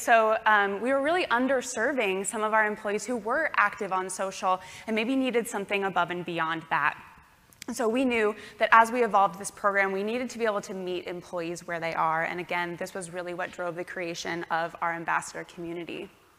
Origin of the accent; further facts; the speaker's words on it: Iowa, United States; now in Portland, United States; I was born and raised in Iowa. I now call Portland, Oregon home.